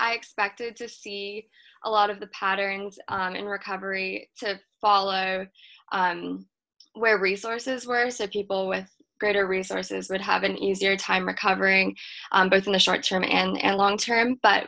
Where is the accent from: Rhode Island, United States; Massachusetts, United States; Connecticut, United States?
Massachusetts, United States; Andover; I'm actually from Andover. I moved there when I was 11. So I grew up in the community.